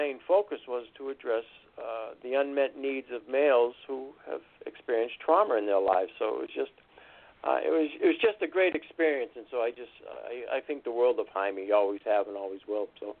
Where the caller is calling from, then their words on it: New Hampshire, United States; New Hampshire.